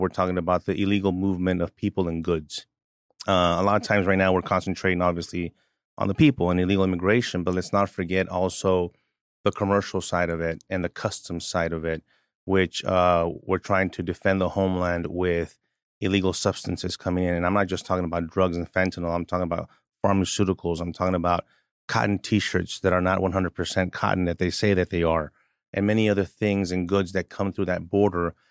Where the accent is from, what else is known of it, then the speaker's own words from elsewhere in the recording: El Paso, Texas, United States; I'm born and raised in El Paso, Texas, and so I've been on the border most of my life.